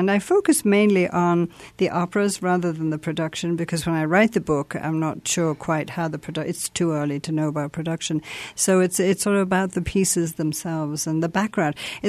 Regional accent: Ireland; Absolutely, yes.

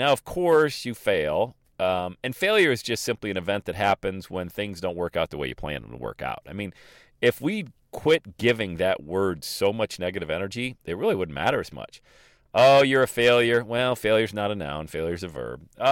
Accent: Ohio, United States; He's from Florida. I'm from Ohio.

